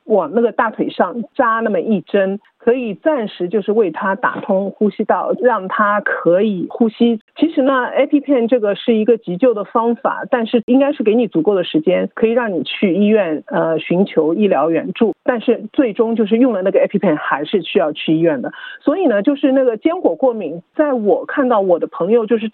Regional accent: China; 我们中国人吧，我们华人的话呢

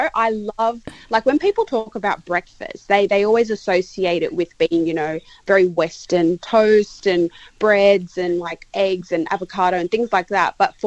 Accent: Cyprus; I'm actually from Cyprus. So Cypriot food is very similar to Mediterranean Greek-style food.

